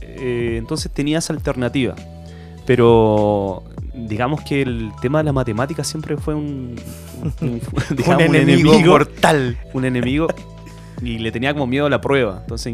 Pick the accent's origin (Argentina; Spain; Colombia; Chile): Chile; Los Ángeles, Biobío; also born or lived in Mulchén; yo nací en Los Ángeles, la octava región. Ahí. Y bueno, desde pequeño, no quise ser profe, pero no, crecí allá, la verdad, lo pasé muy bien, después viví en un pequeño, digamos, es una ciudad en realidad, pero es como bastante aire de pueblo, que se llama Mulchen